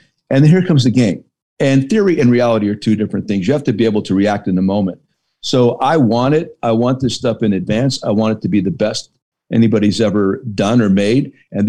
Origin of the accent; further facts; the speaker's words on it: Hazleton, Pennsylvania, United States; I didn't want it to be about me growing up in Hazleton, PA.